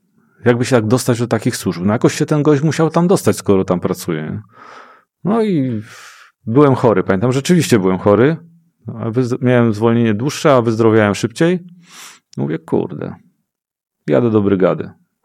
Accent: Dąbrowa Górnicza, Silesian Voivodeship, Poland; uciekłem stamtąd w moje rodzinne strony, czyli koło Dąbrowy Górniczej. Mieszkałem wtedy, wróciłem do domu, czyli do Dąbrowy Górniczej, a pracowałem pod Zawierciem w takim małym dywizjonie rakietowym.

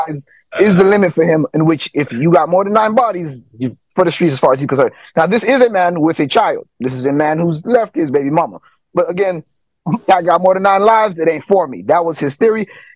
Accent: Miami, Florida, United States; So, growing up in South Florida, Miami specifically, body count could mean two things.

